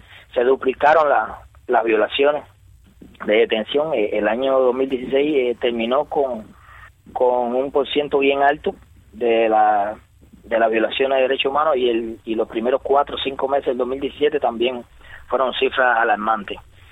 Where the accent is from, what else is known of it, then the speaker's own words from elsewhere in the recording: Cuba; como cubano